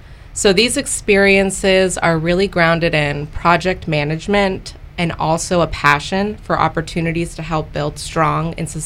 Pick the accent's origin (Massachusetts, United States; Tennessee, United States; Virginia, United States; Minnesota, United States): Virginia, United States; Triangle; born there; Yes, I was born in Triangle, which is right outside of Dumfries.